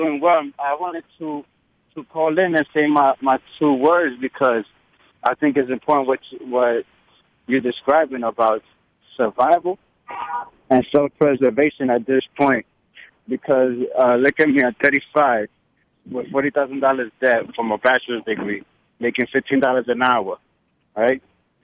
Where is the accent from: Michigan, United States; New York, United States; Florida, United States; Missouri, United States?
New York, United States; born and raised in New York and everything like that, right?